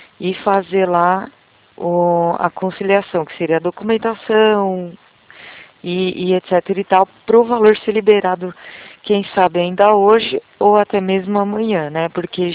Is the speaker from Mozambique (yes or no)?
no; São Paulo, Brazil; eu sou da região de São Paulo.